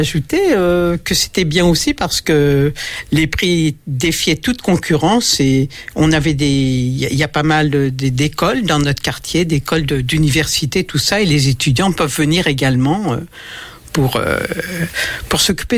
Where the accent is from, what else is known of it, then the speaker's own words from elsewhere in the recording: Paris, Île-de-France, France; now in Angers, France; Je suis parisienne, mais je suis venue à Angers, ça fait 8 ans et demi.